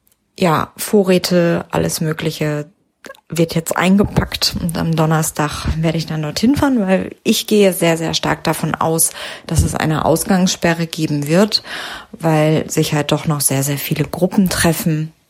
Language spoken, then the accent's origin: German; Essen, North Rhine-Westphalia, Germany; Ich komme ja aus Essen